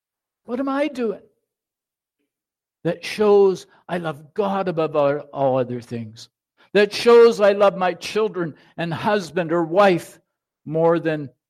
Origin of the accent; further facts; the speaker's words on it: New Brunswick, Canada; born there; also born or lived in Western Canada; As a child, I was born in New Brunswick, and in those days, New Brunswick was far more sophisticated than Western Canada